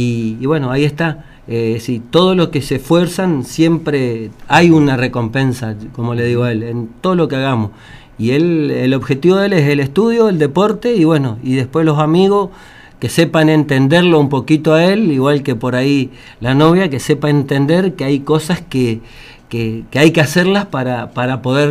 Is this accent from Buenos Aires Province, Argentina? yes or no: no; Santo Tomé, Corrientes, Argentina; somos de Santo Tomé Corrientes.